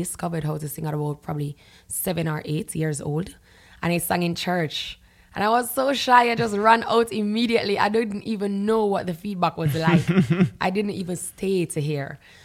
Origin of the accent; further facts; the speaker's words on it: Kingston, Surrey, Jamaica; So I do remember the country life, but I grew up in Kingston.